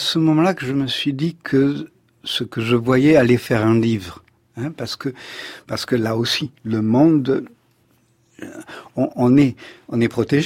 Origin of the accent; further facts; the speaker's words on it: Nice, Provence-Alpes-Côte d'Azur, France; born there; je suis né à Nice